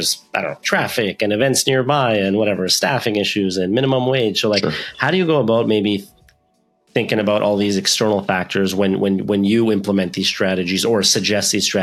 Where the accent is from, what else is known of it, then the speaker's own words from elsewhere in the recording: Montreal, Quebec, Canada; also born or lived in Toronto; I grew up in Montreal. I spent a lot of time in Toronto